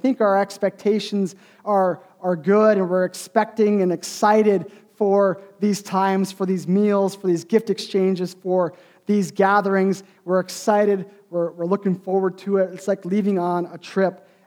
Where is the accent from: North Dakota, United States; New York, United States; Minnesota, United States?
North Dakota, United States; Fargo; I grew up in Fargo, North Dakota.